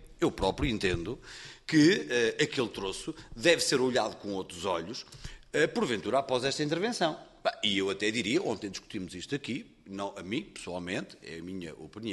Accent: Penacova, Centro, Portugal; porque sou de lá, sou de Penacova, não é?

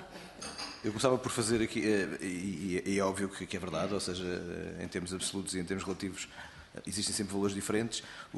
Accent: Portugal; Nós temos, de facto, um mérito muito grande como portugueses lutadores que somos.

